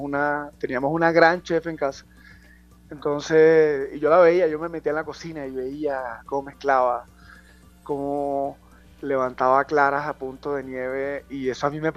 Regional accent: Cartagena, Bolívar, Colombia; Yo nací y crecí en Cartagena. Mi familia, tanto paterna como materna, vienen de Chinú, Córdoba

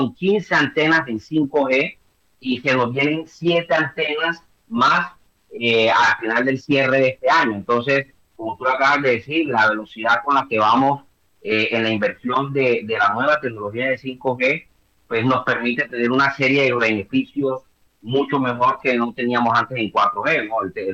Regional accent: Caribbean Region, Colombia; nosotros como costeños que somos imaginativos, creativos, macondianos, orgullosamente

